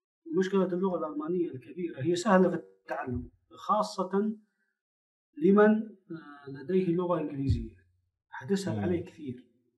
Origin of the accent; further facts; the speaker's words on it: Tanomah, Asir, Saudi Arabia; also born or lived in Abha; من مواليد منطقة أبها، مدينة أبها في جنوب المملكة العربية السعودية. أكملت مرحلة الابتدائي والمتوسطة والثانوية في مدينة تنومة في مدرسة الملك فهد الثانوية هناك